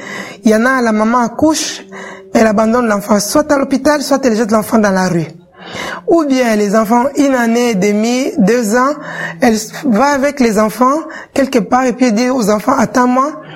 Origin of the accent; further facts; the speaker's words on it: Kinshasa, DR Congo; Je viens de Kinshasa, en République démocratique du Congo.